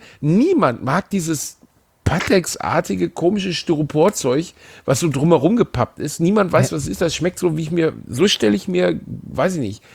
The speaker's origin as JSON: {"language": "German", "country": "Germany", "said": "sowas kaufen wir nicht, wir sind Deutsche."}